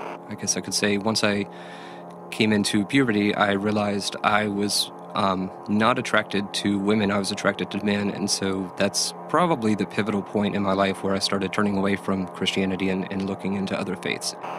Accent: Mississippi, United States; Even though I am white American, I grew up very poor myself in the countryside of Mississippi

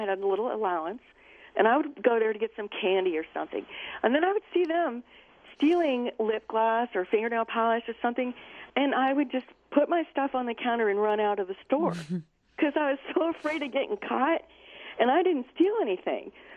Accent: Columbus, Ohio, United States; my girlfriends and I was raised in Columbus, Ohio, and I went to Catholic schools all my life.

